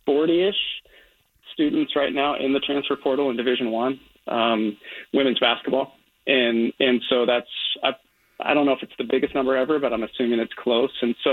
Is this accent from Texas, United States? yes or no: no; Portland, Oregon, United States; And then I grew up in Portland.